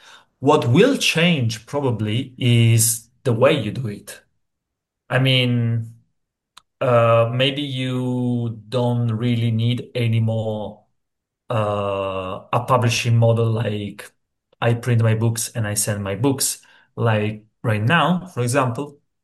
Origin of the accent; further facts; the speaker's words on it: Italy; English is a second language; I come from Italy. I am a PhD student here for the University of Tor Vergata in Rome.